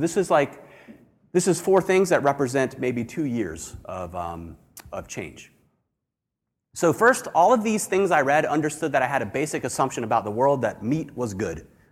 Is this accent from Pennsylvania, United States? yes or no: no; Virginia, United States; I grew up in Virginia, and my dietary palate was a lot like Terry's.